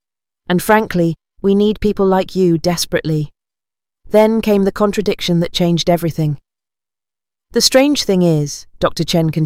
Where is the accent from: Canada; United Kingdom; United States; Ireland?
United Kingdom; Hayes, London; I grew up in Hayes with numbers dancing in my head and chalk dust in my dreams.